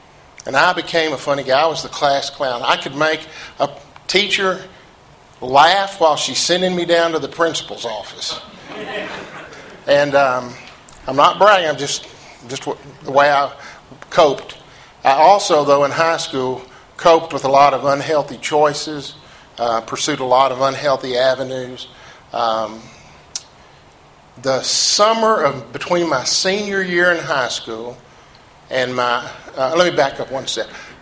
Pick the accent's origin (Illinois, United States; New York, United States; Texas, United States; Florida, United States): Texas, United States; Conroe; also born or lived in Waco, United States; David said I grew up in Conroe, Texas. I actually was born in Waco, Texas.